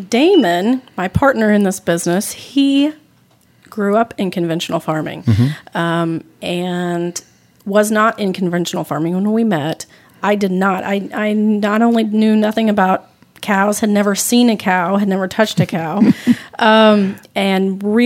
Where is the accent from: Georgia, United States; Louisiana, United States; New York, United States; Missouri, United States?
Missouri, United States; Kansas City; also born or lived in Oklahoma; Yes, I was born in Kansas City. Mm-hmm. Spent years back and forth between Oklahoma and this area. But mm-hmm. for the most part, I grew up here north of the river.